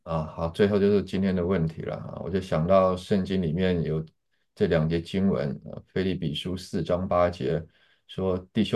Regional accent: China; 特别是我们中国人啊，我们中国的文化传统

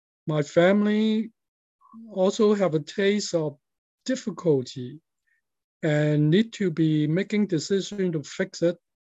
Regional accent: Hong Kong; English is a second language; moved away as an adult; now in United States; I come from Hong Kong as to study in the U.S. and end up immigrant to U.S.

